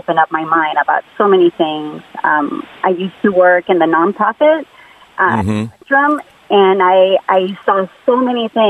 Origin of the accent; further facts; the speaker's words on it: Mexico; English is a second language; now in United States; I'm born and raised in Mexico.